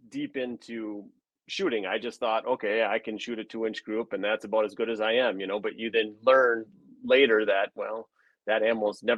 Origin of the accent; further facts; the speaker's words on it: Rhinelander, Wisconsin, United States; I'm from, I mean, maybe based on my accent, I'm from Rylander, so northern Wisconsin.